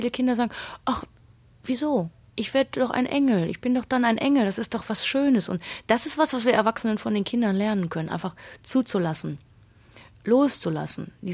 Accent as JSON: {"language": "German", "town": "Krefeld", "region": "North Rhine-Westphalia", "country": "Germany", "tie": "born or raised there", "said": "in der Onkologie in Krefeld, in meiner Heimatstadt."}